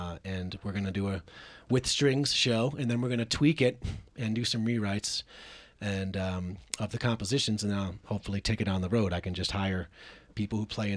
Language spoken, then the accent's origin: English; Colorado Springs, Colorado, United States; I'm just from Colorado Springs.